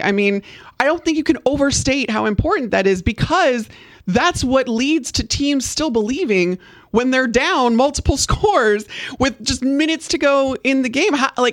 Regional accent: Elmhurst, Illinois, United States; I'm from Elmhurst.

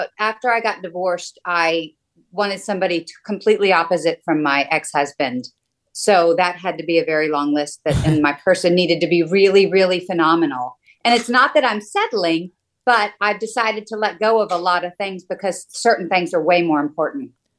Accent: Texas, United States; I live in Connecticut for many years, although I'm from Texas.

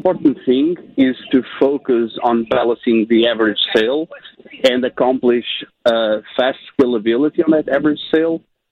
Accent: Portugal; Originally, I'm from Portugal, Europe

